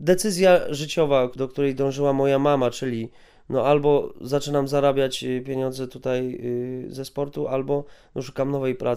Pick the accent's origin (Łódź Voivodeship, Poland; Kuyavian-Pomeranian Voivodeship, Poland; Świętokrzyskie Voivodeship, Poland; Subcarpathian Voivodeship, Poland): Łódź Voivodeship, Poland; Łódź; Ja wychowałem się na takim osiedlu, że już nie będę mówił jakim tutaj na terenie Łodzi, ale no dosyć trudnym